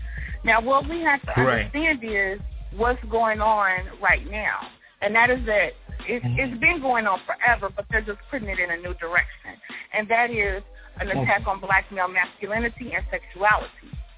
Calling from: St. Louis, Missouri, United States; I'm calling from St. Louis.

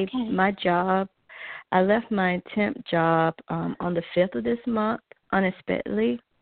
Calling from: Georgia, United States

